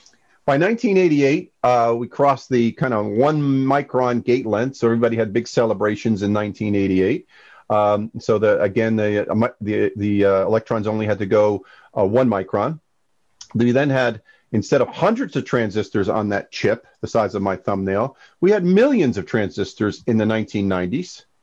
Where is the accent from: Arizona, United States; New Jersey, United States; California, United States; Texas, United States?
New Jersey, United States; for those of you who know, I'm from Jersey, from North Jersey, you can see there's a Yankee icon within this thing.